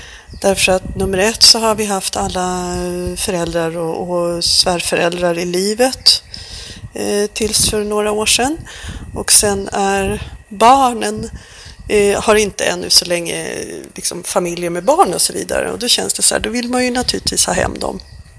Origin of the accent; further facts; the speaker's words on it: Sweden; now in Thailand; Vi är som svensk kan man väl säga, så är det mitt i påsken.